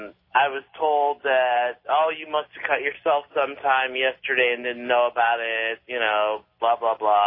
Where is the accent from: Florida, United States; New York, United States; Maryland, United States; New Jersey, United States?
Florida, United States; Groveland; I'm from Groveland, Florida. And growing up, my father was a Pentecostal minister.